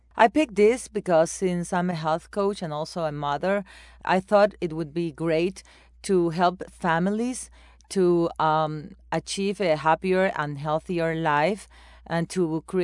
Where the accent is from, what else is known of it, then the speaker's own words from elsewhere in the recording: Ecuador; I come from Ecuador.